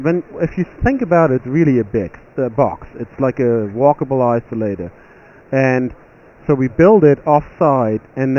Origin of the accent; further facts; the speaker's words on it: Hamburg, Germany; English is a second language; moved away as an adult; now in United States; Well, I'm a bioengineer from Germany, Hamburg, Germany. Moved to the U.S. in 2002.